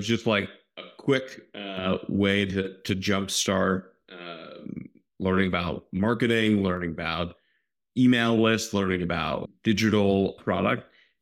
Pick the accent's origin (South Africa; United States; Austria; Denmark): United States; Virginia; born there; now in New York, United States; I was born in Virginia, right outside DC. I go Wizards, go Commanders. And followed my wife up to New York back in the early aughts.